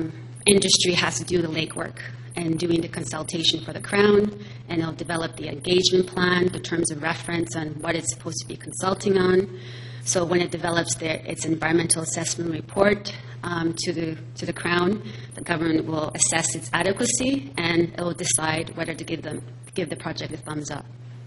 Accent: Attawapiskat, Ontario, Canada; now in Toronto, Canada; I'm originally from Attawapiskat First Nation, and I'm a lawyer, and I'm based out of Toronto.

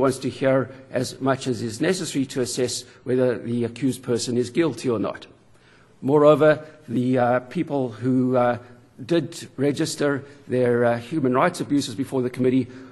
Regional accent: South Africa; now in Canada; I think you can probably tell this from my accent, I'm not Canadian originally, I come from South Africa

